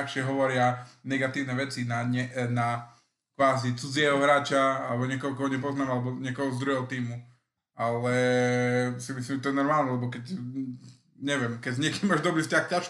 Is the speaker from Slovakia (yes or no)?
yes; Spiš, Slovakia; ale tak sme Spišiaci, tak asi nebudem fandiť Leviciam.